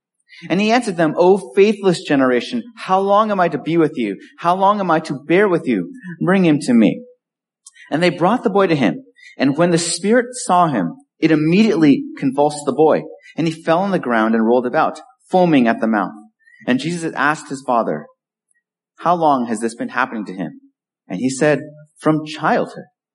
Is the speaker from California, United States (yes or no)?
yes; California, United States; now in Medford, United States; So many of you know that I grew up in California. My wife is from California.